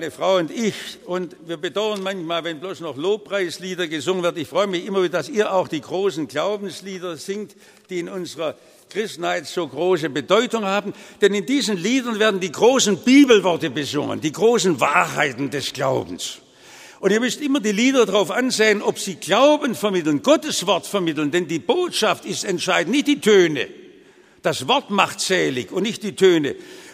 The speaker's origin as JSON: {"language": "German", "region": "Baden-Württemberg", "country": "Germany", "said": "Aber wir aus der Erweckungsbewegung hier in Schwaben, besonders wo ich herkomme, aus dem württembergischen Pietismus, wir haben ja so Glaubensväter."}